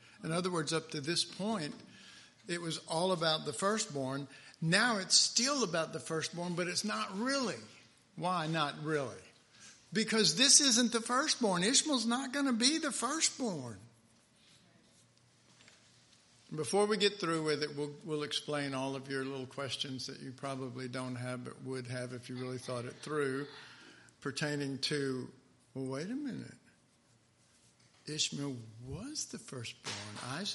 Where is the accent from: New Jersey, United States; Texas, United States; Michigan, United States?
Texas, United States; I'm from Texas. Sad, isn't it?